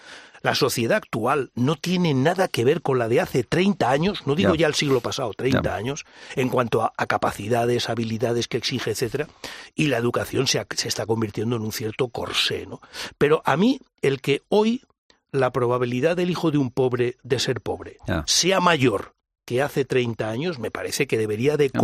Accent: Spain; como ciudadano español, me da vergüenza

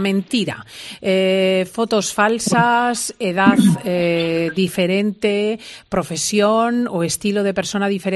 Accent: Spain

